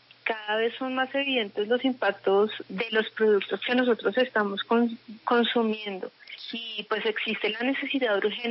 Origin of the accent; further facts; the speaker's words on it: Bogotá, Colombia; nosotros como bogotanos no lo sabíamos.